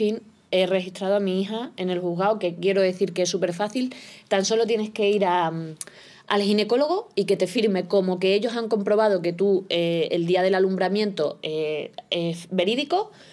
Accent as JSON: {"language": "Spanish", "region": "Extremadura", "country": "Spain", "lives_now": "Valladolid, Spain", "said": "Porque yo vivo en Valladolid, yo soy extremeña..."}